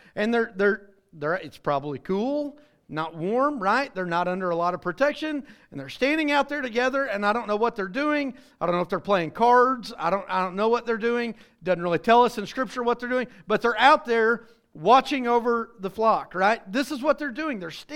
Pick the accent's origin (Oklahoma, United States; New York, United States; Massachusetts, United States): Oklahoma, United States; I'm going to say we're all from Oklahoma as far as we're all in this room.